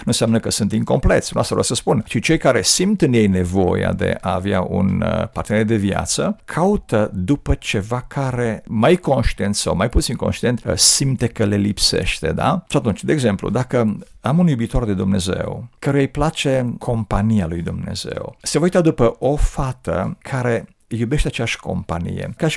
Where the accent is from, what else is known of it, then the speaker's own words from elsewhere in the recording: Dej, Cluj County, Romania; eu sunt de la Dej, da?